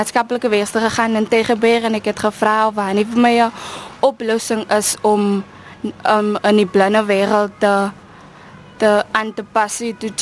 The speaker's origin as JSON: {"language": "Afrikaans", "town": "Porterville", "region": "Western Cape", "country": "South Africa", "said": "Ek is van Porterville, ek is nou 2 jaar en 'n paar maande hier by die instituut"}